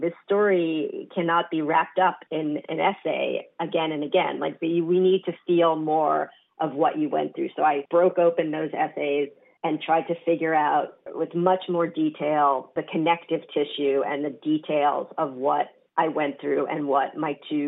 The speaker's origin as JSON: {"language": "English", "region": "New York", "country": "United States", "tie": "born or raised there", "said": "So for one example, I grew up in New York, everyone was in therapy."}